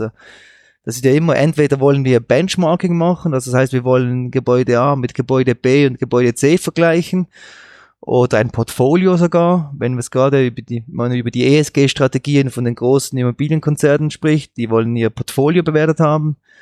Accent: Switzerland; bei uns in der Schweiz, das wird bei euch nicht anders sein

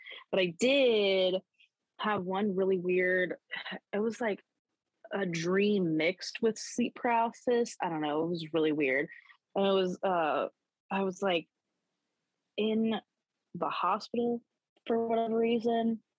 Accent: Florida, United States; also born or lived in North Carolina; I'm from Florida, moved to North Carolina, and then at this point I moved back to Florida.

